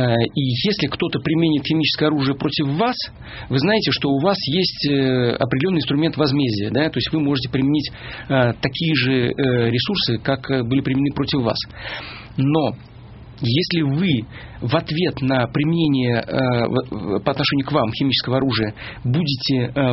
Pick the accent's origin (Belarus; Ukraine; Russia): Russia; Shikhany, Saratov Oblast; Я родился и вырос в Шиханах.